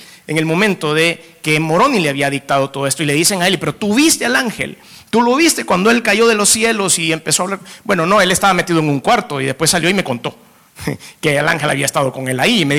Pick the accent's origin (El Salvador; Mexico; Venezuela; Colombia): El Salvador; No, I'm not. Soy salvadoreño. Salvadoreño, para decirlo bien.